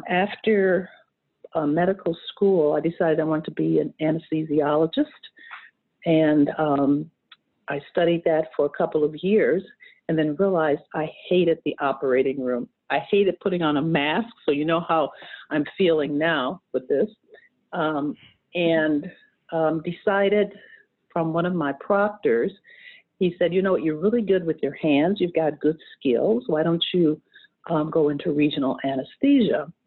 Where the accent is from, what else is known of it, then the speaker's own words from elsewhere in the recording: Michigan, United States; Well, I grew up in Michigan. My mother was a school nurse, and my father had never-ending education.